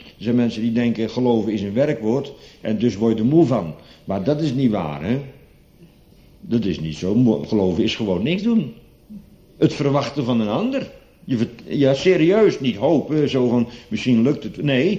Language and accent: Dutch; Bodegraven, South Holland, Netherlands; Ik kom uit Bodegraven